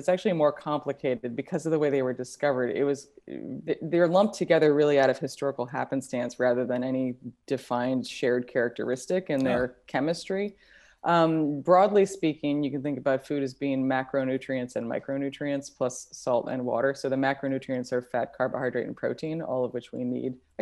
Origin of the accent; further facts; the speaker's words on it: United States; vitamins, I'm American, I can't help myself.